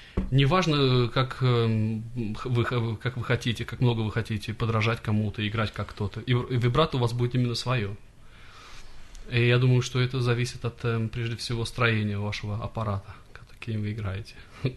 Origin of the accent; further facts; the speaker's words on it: London, United Kingdom; из Лондона.